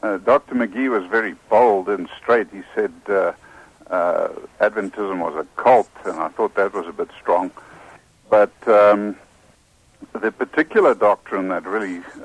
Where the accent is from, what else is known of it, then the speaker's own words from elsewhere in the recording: South Africa; accent: South African; If you can hear the accent, I'm a South African